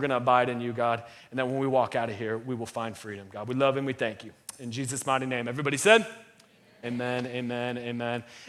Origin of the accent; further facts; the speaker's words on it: Florida, United States; I'm born and raised in Central Florida. That's the beach I've always gone to.